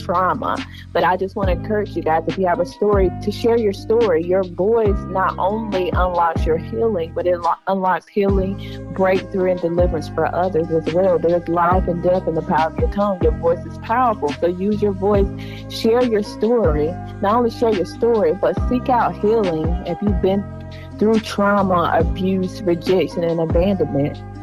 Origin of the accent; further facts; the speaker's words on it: North Carolina, United States; Well, I'm from North Carolina. I'm more so from the rustic countryside. So, but yes, that's where I was born and raised.